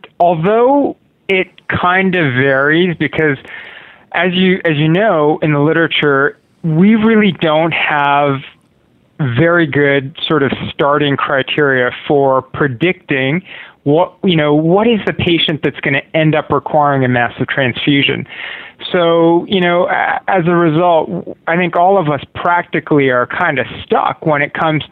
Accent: Canada; now in Los Angeles, United States; LA County. I've been here for, I guess 7 years or so. And I'm originally from Canada, but now I hang out here in Los Angeles.

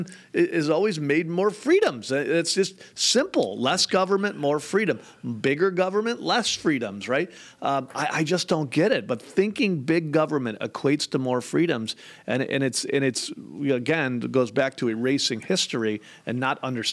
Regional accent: Buffalo, New York, United States; just growing up in Buffalo, New York

